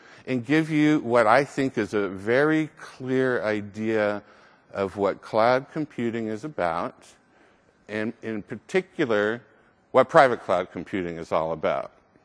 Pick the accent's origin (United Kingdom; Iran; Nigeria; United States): United States; Texas; But you have to understand, I'm from Texas, and my idea of international travel is going to Arkansas.